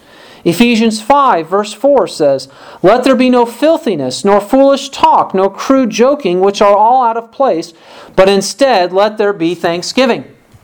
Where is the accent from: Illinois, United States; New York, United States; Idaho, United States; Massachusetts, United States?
Illinois, United States; Growing up in Illinois, that was one of my tasks every year, was to go out and spray the thistles.